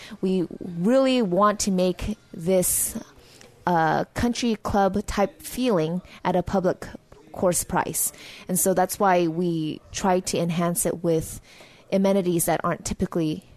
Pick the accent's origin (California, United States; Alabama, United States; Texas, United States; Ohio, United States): California, United States; Berkeley; because I grew up in Berkeley, right across the bridge